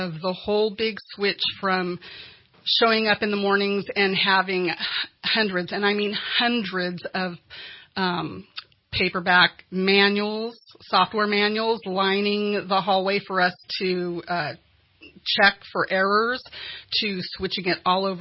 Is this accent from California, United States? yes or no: yes; Cottonwood, California, United States; also born or lived in San Francisco Bay Area; I grew up in Shasta County. Originally, my family moved up from the Bay Area when I was really small. And so first grade, Cottonwood Elementary, Anderson High School